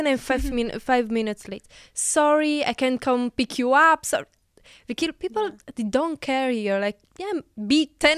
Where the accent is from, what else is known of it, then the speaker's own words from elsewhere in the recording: Italy; English is a second language; now in Israel; I love Italy. I'm from Italy. I love it. I love the food, the people. It's my like I grew up there.